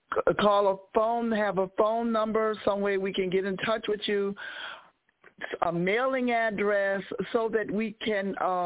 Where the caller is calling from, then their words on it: St. Louis, Missouri, United States; I'm calling from St. Louis.